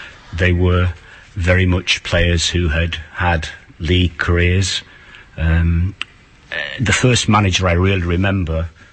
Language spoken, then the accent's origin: English; Runcorn, North West England, United Kingdom; a lot of people might not know I was actually born and brought up in Runcorn, of course.